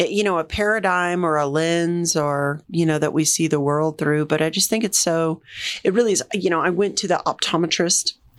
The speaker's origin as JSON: {"language": "English", "region": "the South", "country": "United States", "said": "there's a lot of us, or at least I'm from the South, and a lot of people grow up in the church"}